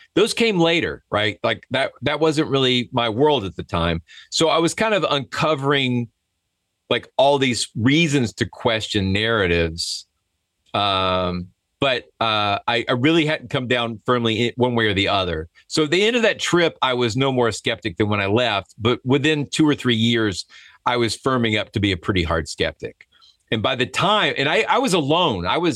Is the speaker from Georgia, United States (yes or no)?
yes; Georgia, United States; now in Kennesaw, United States; I'm in Kennesaw, Georgia, which is different. I mean, we're like 18 miles away from my hometown. So I've been all over the world and somehow landed right smack next to my home.